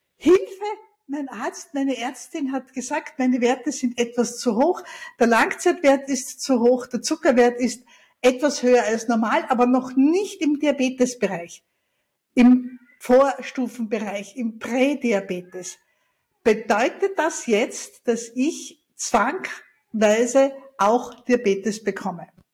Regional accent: Austria; Ich bin ja Österreicherin und ich liebe unsere Berge

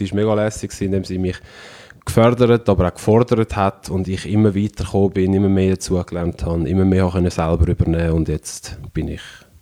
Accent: Switzerland; ich bin in der Schweiz aufgewachsen

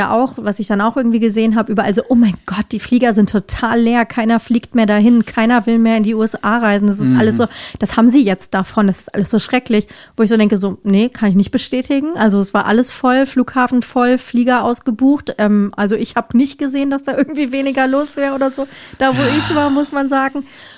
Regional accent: Marburg, Hesse, Germany; ich habe dahin mehr verwurzelt verwurzeltes Gefühl als in meiner Heimatstadt Marburg.

